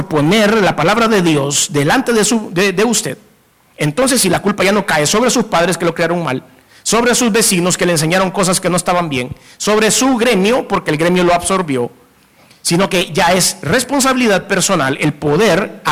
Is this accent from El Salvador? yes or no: yes; El Salvador; Cuando nosotros como salvadoreños, como latinoamericanos, tengamos esta manera de pensar